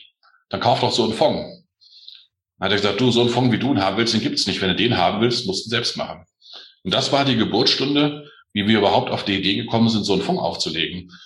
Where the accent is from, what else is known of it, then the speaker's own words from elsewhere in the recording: Hesse, Germany; ich bin eigentlich Hesse, ich bin Nordost-Hesse, kann man sagen. Ich bin jetzt Anfang 50